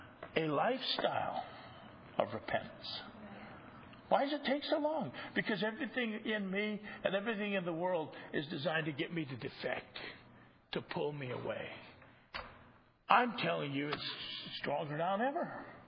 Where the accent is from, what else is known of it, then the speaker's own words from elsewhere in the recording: Midwest, United States; I consider my own good fortune being born and raised in the Midwest of the United States